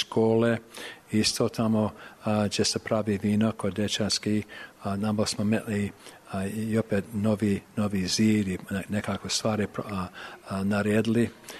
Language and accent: Serbian; United States; born there; Serbian is a second language; Ja što sam naučio srpski jezik, sam naučio od moje babe. Ja sam rođen u Ameriku, moj otac i majka su rođeni u Ameriku.